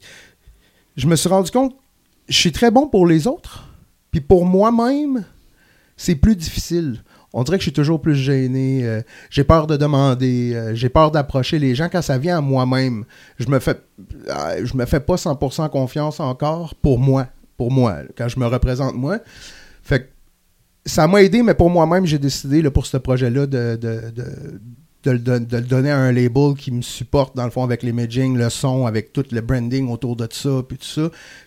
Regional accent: Quebec, Canada; Puis je me revenais de la Gaspésie, qui est chez moi, mon patelin

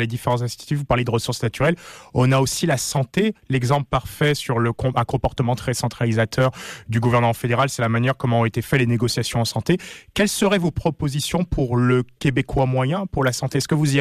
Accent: France; now in Canada; Je viens d'Europe, nous on entend un peu ce genre de débat sur l'immigration, je viens pour venir de France

